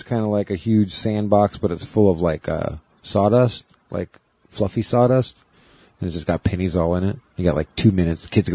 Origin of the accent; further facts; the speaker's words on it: Brownsville, Oregon, United States; in my hometown, Brownsville, in Oregon, here where we are